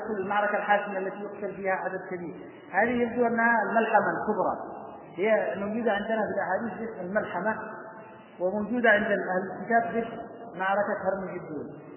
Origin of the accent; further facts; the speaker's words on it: Yemen; عندنا في اليمن